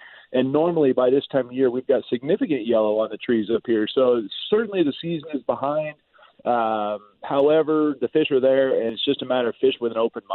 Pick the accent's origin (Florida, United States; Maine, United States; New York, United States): Florida, United States; And I grew up in Florida. Bass fishing down there is fantastic